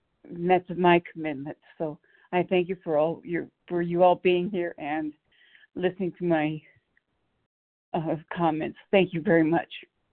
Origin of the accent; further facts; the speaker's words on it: Nebraska, United States; I'm from Nebraska, a compulsive overeater.